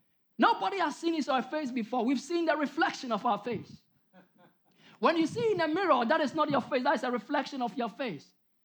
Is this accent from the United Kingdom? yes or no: no; Ghana; One day I went to Ghana. I'm from Ghana. I went to Ghana